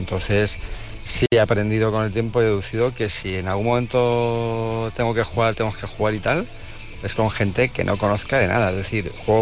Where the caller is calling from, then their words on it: Almería, Andalusia, Spain; de Almería.